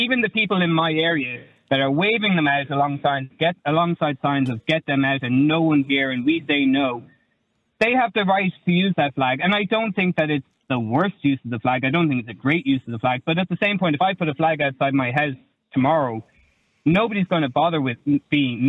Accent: Ireland; But we are reinforcing it as well by being Irish, by welcoming people, by saying you can come into our country, that you can live with us, that you can work with us, that you can go to school with us.

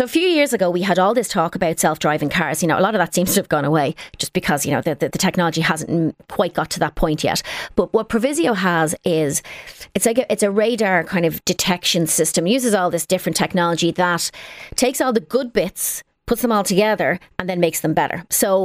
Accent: Ireland; I'm Irish. I'm 90% rain.

